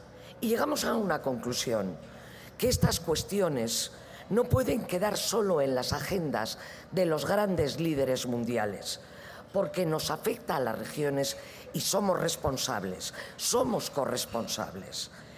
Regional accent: Basque Country, Spain; Este proyecto Ecoeuskadi 2020 recoge la visión de nuestro país sobre el futuro y ha establecido 9 objetivos estratégicos sobre los que vamos a trabajar. Muy por encima, lo primero que nos interesa, uno de los objetivos, es posicionar al País Vasco como

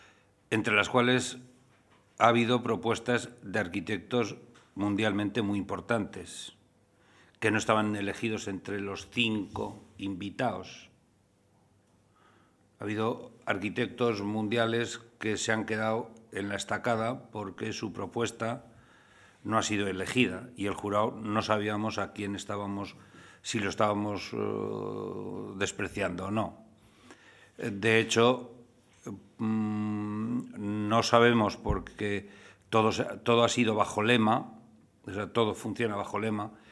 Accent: San Sebastián, Basque Country, Spain; Casualmente, yo soy donostiarra. soy donostiarra desde que nací, que es la mejor manera de ser donostiarra.

